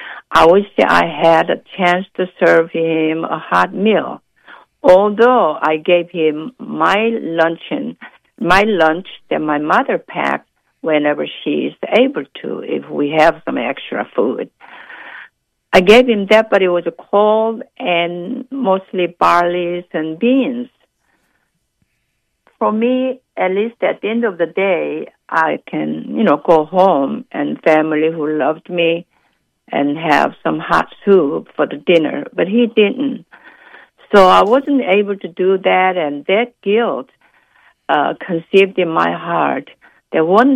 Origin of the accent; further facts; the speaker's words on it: South Korea; English is a second language; growing up in South Korea after the Korean War.